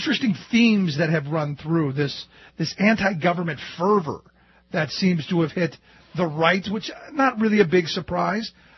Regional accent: Cleveland, Ohio, United States; Look, I grew up in Cleveland, home of one of the worst environmental disasters with a river that caught on fire

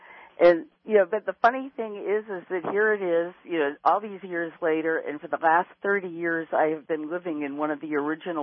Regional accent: New York, United States; I grew up in the Hudson River Valley, and I can remember prevailing upon my mother and my cousin prevailing on her mother to take us to a midnight concert in Woodstock

